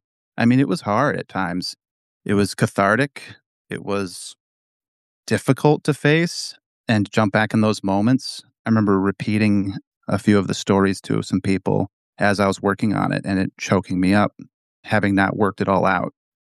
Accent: Minnesota, United States; I grew up in the River Road Fellowship cult in Minnesota, spanning from the years of 96 to 2015-ish.

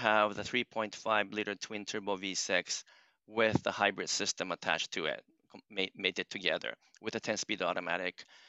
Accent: Japan; also born or lived in United States / Canada; So I'm again … born and raised in Japan, but got educated in the U.S. and Canada. So I went to high school in the U.S., also in Canada.

